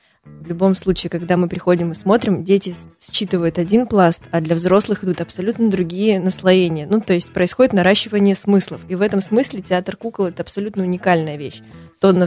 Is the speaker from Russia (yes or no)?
yes; Saint Petersburg, Russia; То есть, ну вот я сама лично из Петербурга